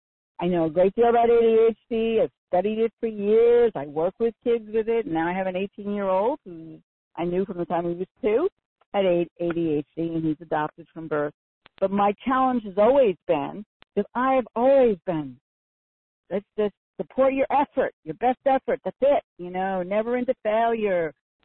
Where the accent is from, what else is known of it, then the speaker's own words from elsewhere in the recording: Northeast, United States; I'm from the Northeast